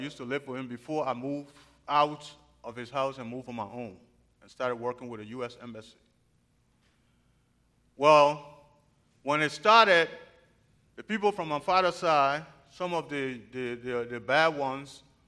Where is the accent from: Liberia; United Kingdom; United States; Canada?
Liberia; I come from Liberia. And as you've heard, or you may have heard, that in Liberia there was civil war for a long time.